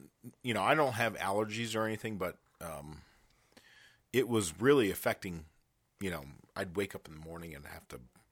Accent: Old Forge, Pennsylvania, United States; also born or lived in Scranton; I was born in Scranton, Pennsylvania. Grew up there in a small hamlet called Old Forge

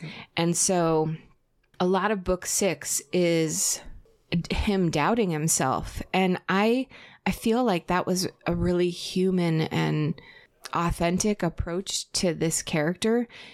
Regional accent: New England, United States; I mean, I grew up in New England, but I was unaware of it.

